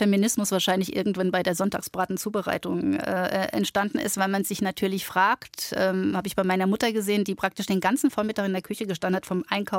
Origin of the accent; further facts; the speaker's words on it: Lower Saxony, Germany; Und Niedersachsen, wo ich herkomme, liebe ich auch.